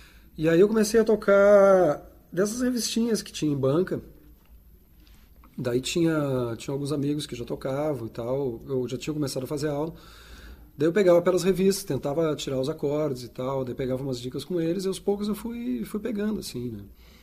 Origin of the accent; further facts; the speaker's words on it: Porto Alegre, Rio Grande do Sul, Brazil; Sim, sou de Porto Alegre.